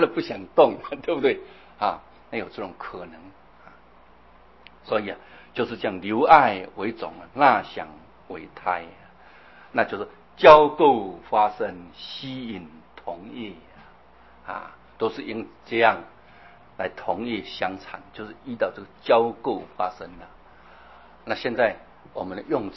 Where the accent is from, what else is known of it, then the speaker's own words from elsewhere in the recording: China; 所以我们中国人也有一点道理